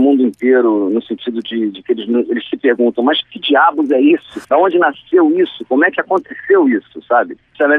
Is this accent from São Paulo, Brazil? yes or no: no; Rio de Janeiro, Brazil; Nasci no Rio de Janeiro, cresci no Rio de Janeiro. Aqui o samba é como se fosse o ritmo da cidade.